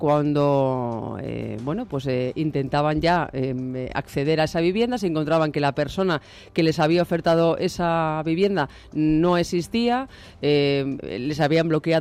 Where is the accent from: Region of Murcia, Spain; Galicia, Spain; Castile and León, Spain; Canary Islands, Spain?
Castile and León, Spain; Valladolid; de personas que, por ejemplo, Valladolid, de mi tierra, incluso de Madrid